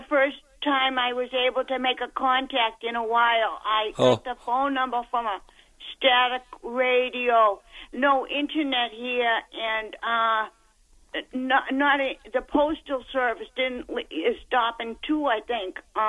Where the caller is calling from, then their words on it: Massachusetts, United States; Massachusetts.